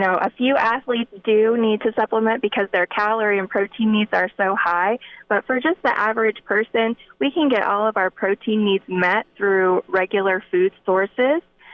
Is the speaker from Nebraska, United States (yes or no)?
yes; Scottsbluff, Nebraska, United States; now in Omaha, United States; Well, I'm originally from Scottsbluff, Nebraska, so out west. Have quite a few people in my family who farm and have cattle, so kind of grew up with a little bit of that ag background knowledge.